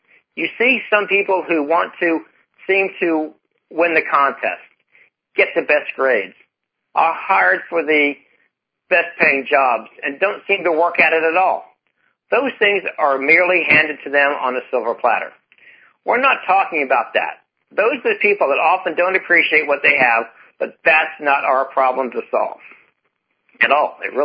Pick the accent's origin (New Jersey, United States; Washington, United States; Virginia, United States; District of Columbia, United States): Virginia, United States; And I'm from Virginia. I've lived in Virginia most of my life.